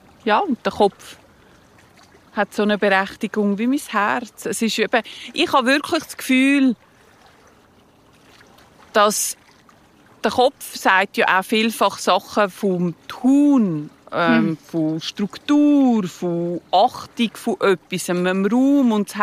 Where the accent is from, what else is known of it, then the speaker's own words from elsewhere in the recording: Serbia; now in Switzerland; der Teil, wo ich herkomme, aus Ex-Jugoslawien. Serbien, dort gibt es so einen Schlangenfluss, Berge rundherum, ein Brunnen in der Mitte, meine Grossmutter in so Hosenrock und Kopftuch